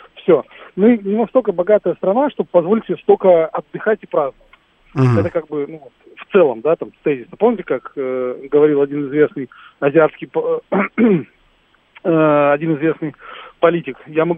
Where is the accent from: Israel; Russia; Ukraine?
Russia; Vorkuta, Komi Republic; born there; Вот я родился в Воркуте, да. Воркута сейчас из себя представляет печальное зрелище.